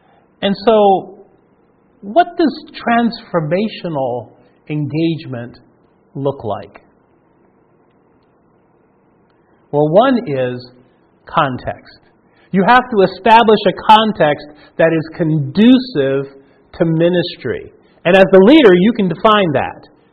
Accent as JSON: {"language": "English", "town": "Long Island", "region": "New York", "country": "United States", "tie": "born or raised there", "moved": "as an adult", "lives_now": "Denver, United States", "said": "the young people that I grew up with in on Long Island"}